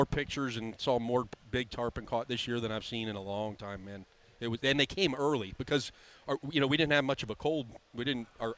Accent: East Coast, United States; We got an East Coast guy because, you know, I grew up on the East Coast. I transferred over here on the West Coast.

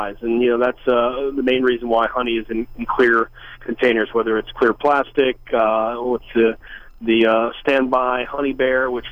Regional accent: Louisiana, United States; Well, I'm from Louisiana, so it's all about the Saints.

